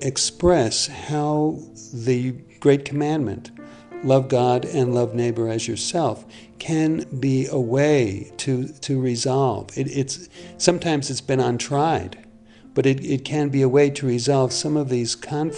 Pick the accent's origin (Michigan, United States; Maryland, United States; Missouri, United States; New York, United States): New York, United States; New York City; Originally, I'm from New York City.